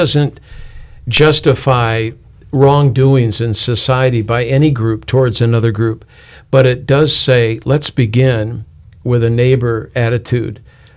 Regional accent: Chicago, Illinois, United States; I grew up in Chicago, so this was personal.

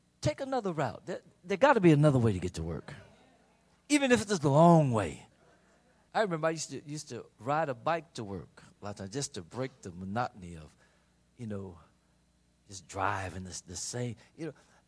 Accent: Chicago, Illinois, United States; I've been growing up in Chicago, and I've worked out on the west side of Chicago

